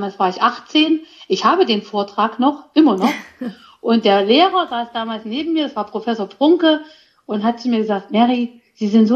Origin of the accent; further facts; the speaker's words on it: Bad Langensalza, Thuringia, Germany; born there; Okay, also ich bin gebürtige Bad Langensalzerin. Vor 50 Jahren hier in dieser Stadt habe ich das Licht der Welt erblickt.